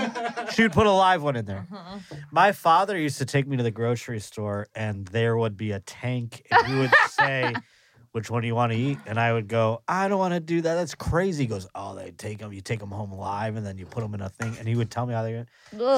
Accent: Buffalo, New York, United States; I grew up in Buffalo. We don't have lobsters.

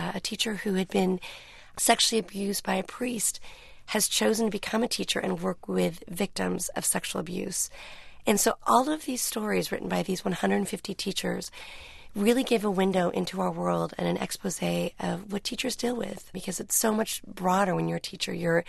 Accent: Newport Beach, California, United States; I was a suburbanite. I came from Newport Beach. I was wearing polka dots and pearls.

